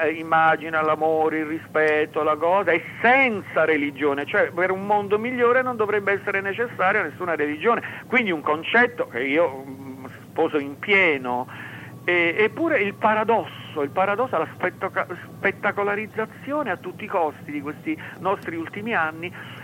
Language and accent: Italian; Campania, Italy; born there; nella casa in cui io sono nato, che affacciava sul Golfo di Napoli